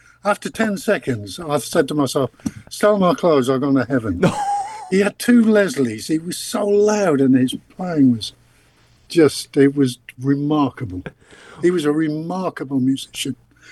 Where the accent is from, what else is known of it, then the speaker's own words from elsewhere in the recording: Sunderland, North East England, United Kingdom; There was a society up in Sunderland, my hometown, called the Sunderland Pianoforte Society that had a recital